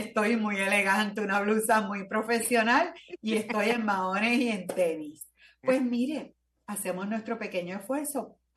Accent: Puerto Rico; yo como buena puertorriqueña hablo también con mis manos.

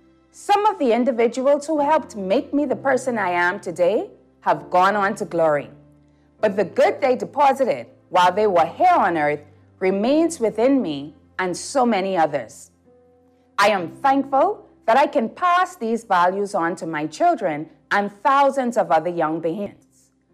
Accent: Nassau, New Providence, Bahamas; Bahamians, I knew this from my early years growing up in the Baines and Grantstown community, where I completed my preschool, primary, and secondary education

